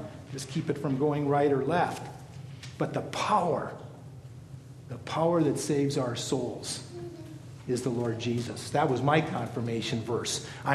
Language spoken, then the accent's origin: English; Oregon, United States; In my home state, there was a young woman, home state of Oregon